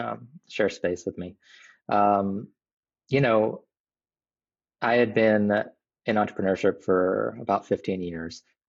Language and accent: English; Florida, United States; also born or lived in New Jersey / North Carolina; I was born in New Jersey, raised in Florida, but spent most of my adult life in North Carolina, as well as a little bit of time internationally.